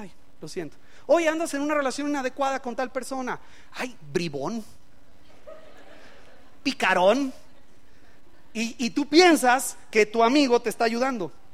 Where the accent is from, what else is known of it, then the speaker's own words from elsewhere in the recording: Mexico; El punto aquí es que como mexicanos nos cuesta por la vergüenza.